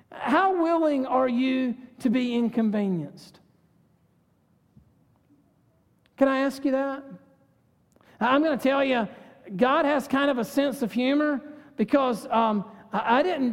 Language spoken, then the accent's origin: English; North Carolina, United States; and I'm from North Carolina, and it's wonderful.